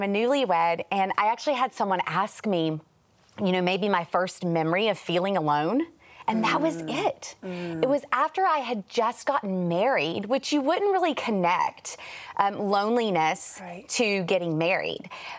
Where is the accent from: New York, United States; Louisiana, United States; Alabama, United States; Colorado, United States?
Louisiana, United States; now in Cleveland, United States; He's originally from Texas. I'm from Northwest Louisiana, so he just tells me to say I'm from Texas because it's really close. So we moved to Cleveland, Ohio